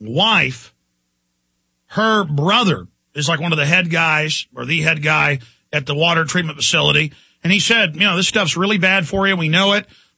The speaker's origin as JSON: {"language": "English", "town": "Dallas", "region": "Texas", "country": "United States", "tie": "born or raised there", "said": "And growing up in Dallas, I didn't know fluoride was bad."}